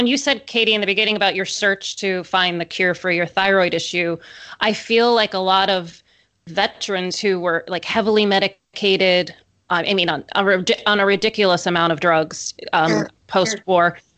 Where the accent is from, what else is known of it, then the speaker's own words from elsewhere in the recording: Trucksville, Pennsylvania, United States; and I grew up in Trucksville, Pennsylvania, which is it's just like it, how it sounds, really small trucks and ville.